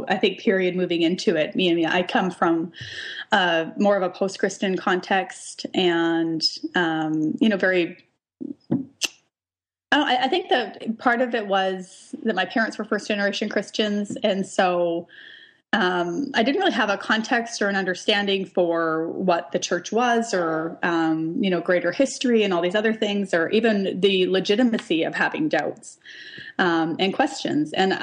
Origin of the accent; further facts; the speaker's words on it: Western Canada, Canada; I'm from Western Canada. And if there's one thing that Western Canadians love almost more than they like to make fun of Americans, is that they love to despise Toronto.